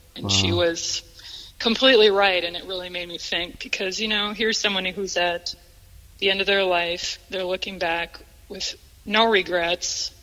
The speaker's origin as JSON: {"language": "English", "town": "Minneapolis", "region": "Minnesota", "country": "United States", "said": "I'm originally from Minneapolis area, so I was home visiting while this was all going on."}